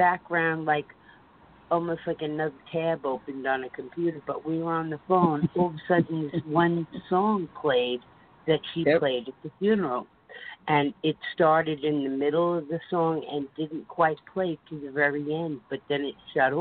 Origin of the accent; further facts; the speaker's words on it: New York, United States; now in Denver, United States; I'm from Denver, Colorado.